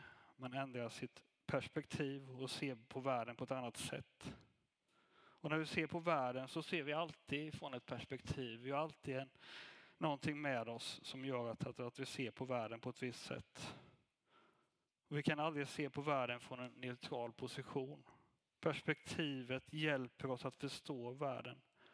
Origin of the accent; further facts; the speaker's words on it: Sweden; Jag är människa, jag är man, jag är svensk, jag har ett visst yrke och så vidare.